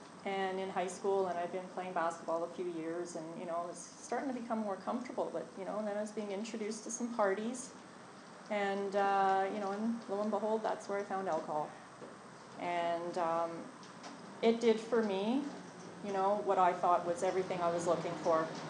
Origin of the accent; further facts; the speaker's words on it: Montreal, Quebec, Canada; born there; I was born in Montreal, December 64. So I recently turned 50.